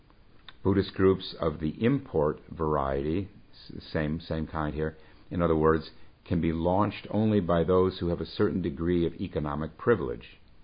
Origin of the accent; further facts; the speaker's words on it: Midwest, United States; accent: Midwestern; used to kid me about my Midwest accent, by the way.